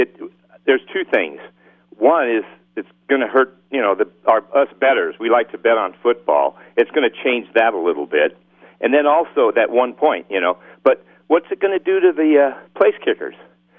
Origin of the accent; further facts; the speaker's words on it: Brooklyn, New York, United States; I go back to the Brooklyn Dodger days. I'm from Brooklyn.